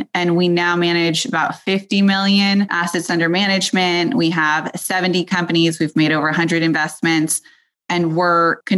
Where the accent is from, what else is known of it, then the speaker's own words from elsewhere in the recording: California, United States; I grew up in Silicon Valley when it was less sort of Hollywoodized and celebrated. I am a fourth generation venture capitalist